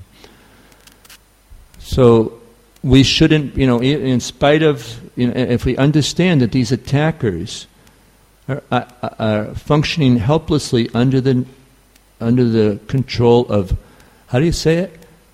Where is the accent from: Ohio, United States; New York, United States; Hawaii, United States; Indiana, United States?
New York, United States; accent: New York; So forgive my New York accent. I'm sorry. You can't imagine the level of bewilderment that takes place because I don't speak Indian English in India.